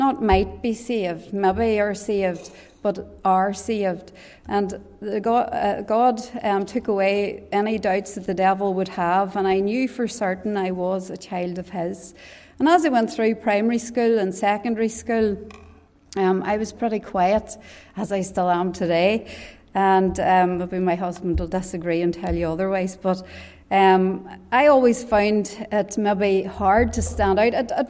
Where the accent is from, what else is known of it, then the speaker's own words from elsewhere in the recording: Northern Ireland, United Kingdom; I was brought up in County Tyrone on a farm about 7 miles outside Oma towards Enniskillen.